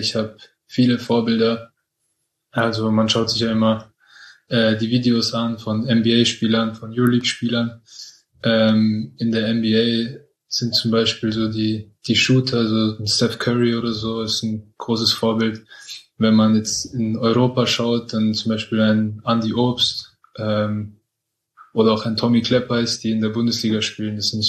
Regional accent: Vienna, Austria; now in Tübingen, Germany; Ich bin 22 Jahre alt. Ich komme ursprünglich aus Wien und spiele gerade bei den Tigers Tübingen.

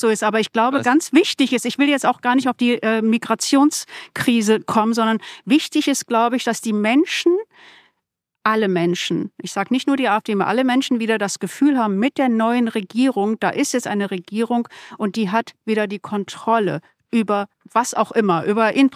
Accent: Duisburg, North Rhine-Westphalia, Germany; Also ich war in Duisburg, ich komme aus Duisburg, ich habe dort Recherchen gemacht

